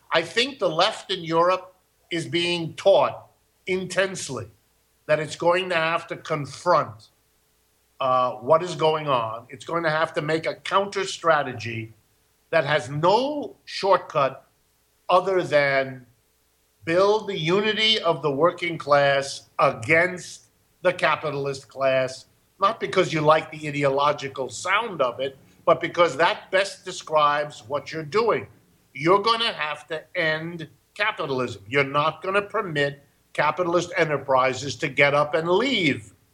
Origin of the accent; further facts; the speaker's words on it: United States; born there; first language German; English is a second language; My mother was born in Berlin, Germany. My first language is German. That's what I grew up speaking. I was born in the United States, but, you know, if you live in a home where your mother is German, you speak German.